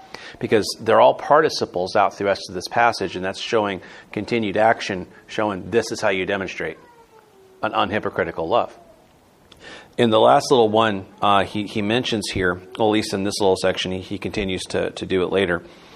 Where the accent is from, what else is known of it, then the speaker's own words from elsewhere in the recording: Florida, United States; So I grew up in Florida on the rough streets of Disney World.